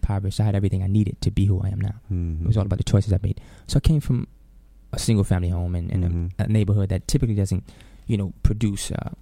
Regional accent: New Orleans, Louisiana, United States; I'm like, you from New Orleans? Yeah, from New Orleans. And then my accent starts to come out.

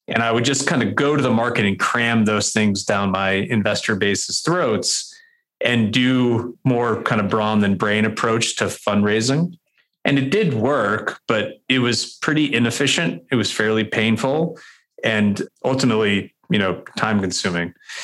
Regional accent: New York, United States; moved away as an adult; now in Nashville, United States; So I'm from New York originally, met my wife in college in Connecticut. We did the Northeast thing for a little bit. I went to law school in Boston, moved to Nashville 15 years ago now.

